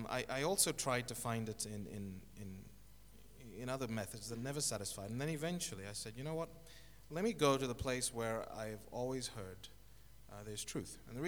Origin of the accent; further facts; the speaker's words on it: Zimbabwe; also born or lived in Zambia / Kenya; So I was born in Zambia, in Lusaka. And then we moved to Kenya, and then in 1980, just after independence, we moved to Zimbabwe.